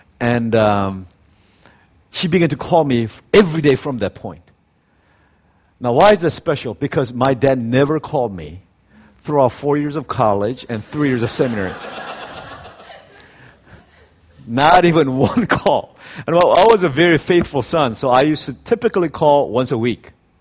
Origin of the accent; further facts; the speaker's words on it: South Korea; I grew up in Korea when the country was so conservative.